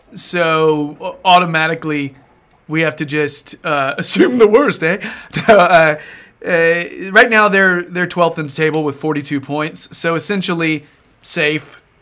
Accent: Southern United States, United States; Just because I'm from the South.

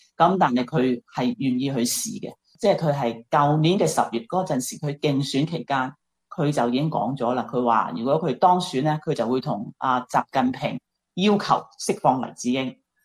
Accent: Hong Kong; 我哋香港人

